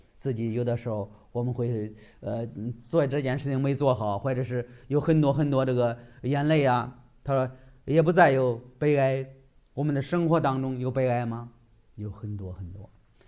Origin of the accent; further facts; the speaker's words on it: China; 我知道，我是生在中国，我长在中国，我知道中国是个实在的地方。